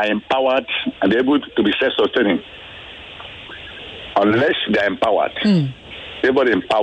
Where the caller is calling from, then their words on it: Ikorodu, Lagos, Nigeria; from Ikorodu.